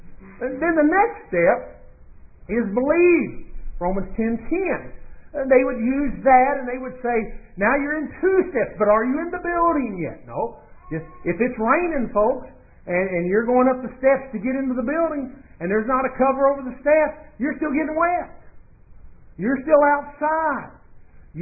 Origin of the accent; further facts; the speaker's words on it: Glasgow, Scotland, United Kingdom; born there; I was born in Glasgow, so I can talk to you folks, right?